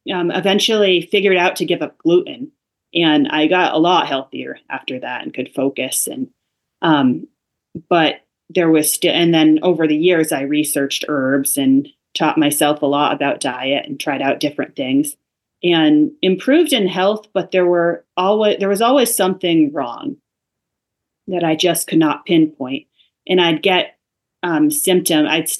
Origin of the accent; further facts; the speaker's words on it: Fairfield County, Connecticut, United States; So I'm originally from Fairfield County, Connecticut.